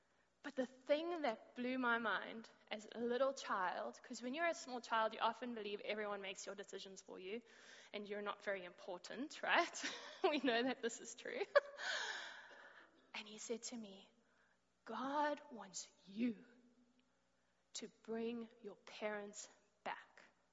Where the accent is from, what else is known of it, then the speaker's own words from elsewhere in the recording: Johannesburg, Gauteng, South Africa; I come from South Africa, Johannesburg.